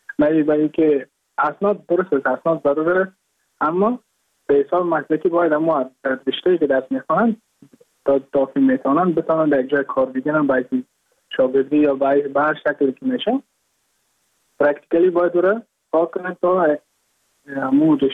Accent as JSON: {"language": "Persian", "town": "Mazar-i-Sharif", "region": "Balkh", "country": "Afghanistan", "moved": "as an adult", "lives_now": "Goa, India", "said": "از مزار شریف هستم، از قریه شیرآباد که از قریه دورافتاده مزار شریف بخش میباشم، که ما در سال 2019 ماه جون به هندوستان آمدم"}